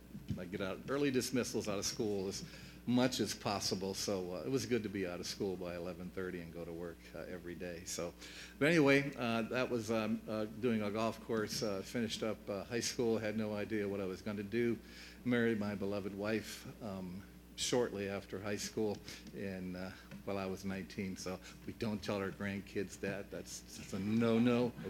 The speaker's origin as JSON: {"language": "English", "town": "Painesville", "region": "Ohio", "country": "United States", "tie": "born or raised there", "also_born_or_lived": "Mentor", "said": "But I was born in Painesville, and I guess we lived in Mentor for a couple of years"}